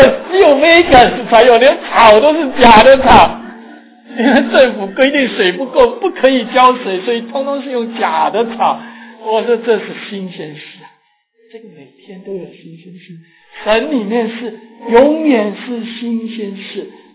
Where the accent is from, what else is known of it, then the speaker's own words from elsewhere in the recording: China; 我们中国人说怎么样，祸尽难言，覆水难收